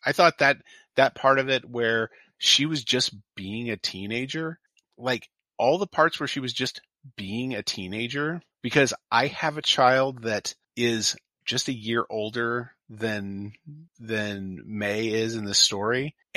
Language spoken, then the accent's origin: English; United States; because, you know, we're American.